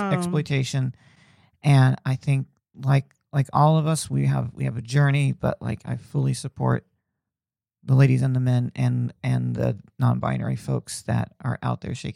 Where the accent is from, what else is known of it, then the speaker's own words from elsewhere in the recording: Indiana, United States; Like I grew up in Indiana where like, you know, college basketball was huge, but I'd never been to an NBA game.